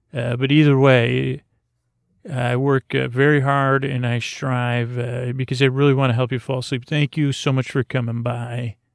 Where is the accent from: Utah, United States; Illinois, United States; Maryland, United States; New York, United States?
New York, United States; Syracuse; I grew up in Syracuse, New York, home of the Great New York State Fair, which I guess is the official title.